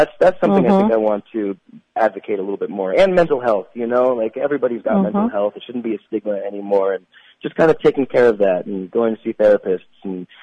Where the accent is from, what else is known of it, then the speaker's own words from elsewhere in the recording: Santa Clarita, California, United States; You know, I grew up in Santa Clarita, which isn't that far from Hollywood, but it's enough out of Hollywood for me to maintain a quote-unquote normal childhood.